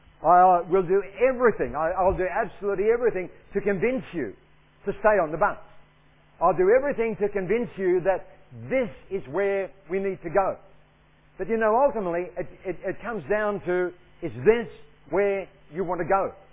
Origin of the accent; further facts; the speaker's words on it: Sydney, New South Wales, Australia; I was brought up in Sydney, but then to go to university